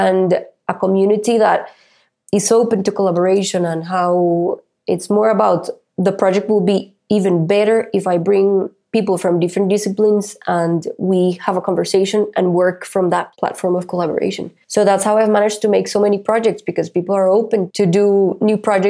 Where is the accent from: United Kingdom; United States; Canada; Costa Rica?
Costa Rica; every time that I say I'm from Costa Rica, that's a calling card